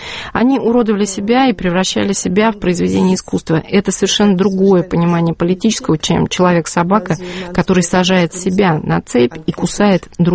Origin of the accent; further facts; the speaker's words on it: Bavaria, Germany; Я из Баварии, поэтому для меня это совершенно нормально.